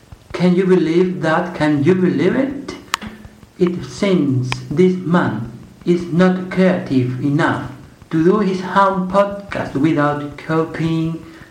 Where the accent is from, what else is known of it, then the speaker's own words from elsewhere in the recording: Canary Islands, Spain; English is a second language; I'm from the Canary Islands.